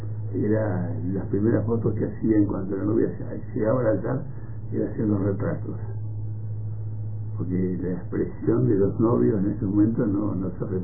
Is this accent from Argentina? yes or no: yes; Trenque Lauquen, Buenos Aires Province, Argentina; moved away as an adult; Estuve en Tranquilauquen hasta 18 años. Fui a Buenos Aires.